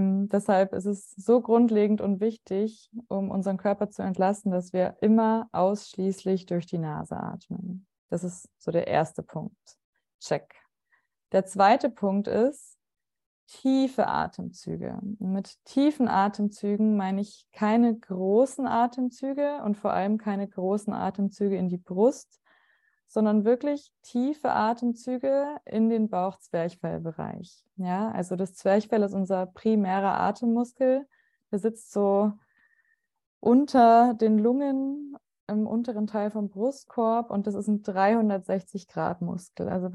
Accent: Rosenheim, Bavaria, Germany; born there; Gebürtig komme ich aus Oberbayern, aus Rosenheim.

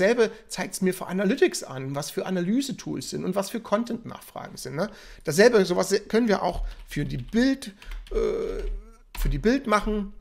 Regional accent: Leipzig, Saxony, Germany; ich bin ja aus Leipzig

